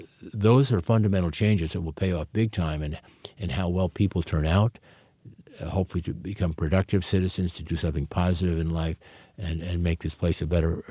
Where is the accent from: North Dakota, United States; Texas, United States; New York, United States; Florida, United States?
New York, United States; New York City; born there; now in California, United States; I was born in New York City, and I have seen young people in the East Coast, young people in the West Coast